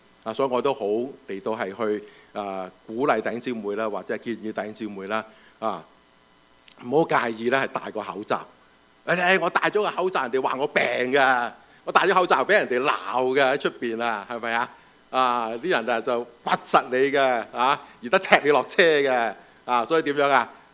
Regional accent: China; 我哋中國人都識講嗰句説話啦嘛

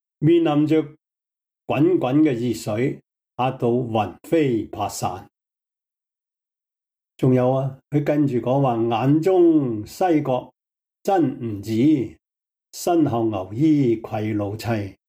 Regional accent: Hong Kong; moved away as an adult; now in United States; 我仲记得1985年，我从香港举家移民嚟到美国

